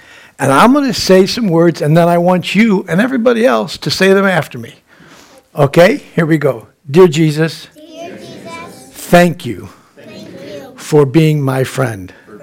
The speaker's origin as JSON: {"language": "English", "town": "Buffalo", "region": "New York", "country": "United States", "tie": "born or raised there", "said": "We grew up in Buffalo, so we loved the Buffalo Bills."}